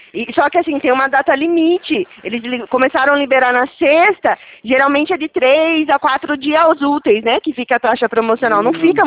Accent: Araras, São Paulo, Brazil; eu falo daqui do interior de São Paulo, sou de aqui de Araras.

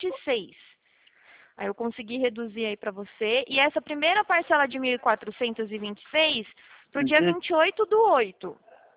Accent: Bahia, Brazil; also born or lived in South Brazil; eu nasci no sul, mas eu cresci na Bahia, né? Sinto muita falta de lá, tudo.

